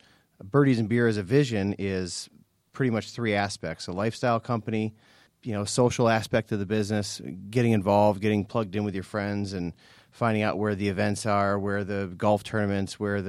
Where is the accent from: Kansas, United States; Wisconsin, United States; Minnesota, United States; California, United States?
Wisconsin, United States; Milwaukee; also born or lived in Atlanta, United States; I am from Milwaukee originally, lived in Atlanta in the 1990s during the Olympics